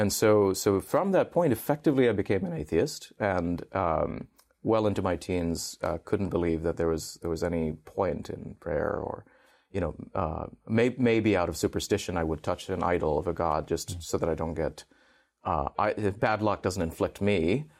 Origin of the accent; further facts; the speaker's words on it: Oman; also born or lived in Qatar; So I grew up. Hindu. I grew up in not in India. My parents are from India, but they moved to the Middle East. So I was born in Qatar, and I spent my childhood mostly in Oman, which is a sleepy country on the Arabian Gulf, and very peaceful place